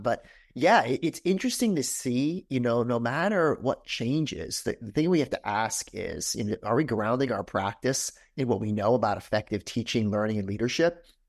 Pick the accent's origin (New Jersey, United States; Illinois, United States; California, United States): New Jersey, United States; Oh, that's easy. I'm from Jersey.